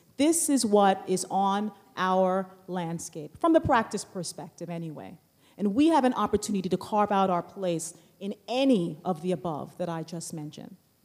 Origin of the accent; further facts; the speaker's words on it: New York, United States; And I'm from New York, where driving is aggressive.